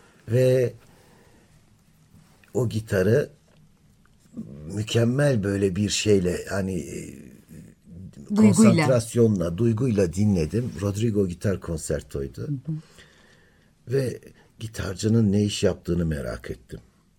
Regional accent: Halfeti, Şanlıurfa, Turkey; sonra da şimdi ben Urfalıyım.

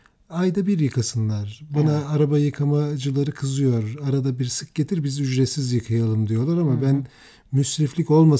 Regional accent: Malatya, Turkey; ki ben çok severim memleketimden dolayı, Malatyalıyım.

